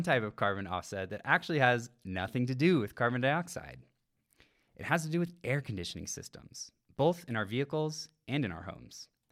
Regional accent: Seattle, Washington, United States; So I grew up in the Seattle area where we don't have oil drilling.

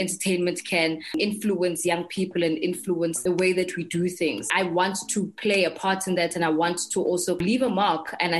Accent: Johannesburg, Gauteng, South Africa; because I grew up in Johannesburg.

